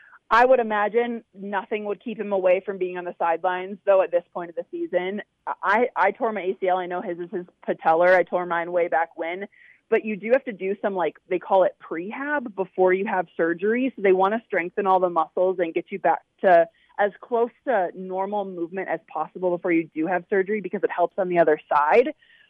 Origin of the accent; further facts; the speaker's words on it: Minnesota, United States; I'm from Minnesota originally, so I know kind of what Minnesota sports fans have gone through the years in my time of being in Minnesota